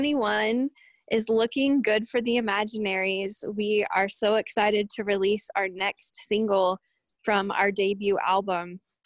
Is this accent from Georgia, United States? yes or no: no; Norman, Oklahoma, United States; I'm from Norman, Oklahoma, which is about 45 minutes from Chickasha, closer to Oklahoma City.